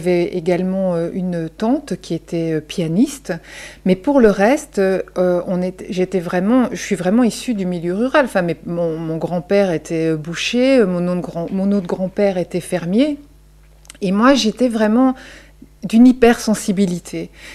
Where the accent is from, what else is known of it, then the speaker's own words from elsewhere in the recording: Belgium; Moi, je suis belge et en fait, le pigeon en Belgique, c'est quelque chose.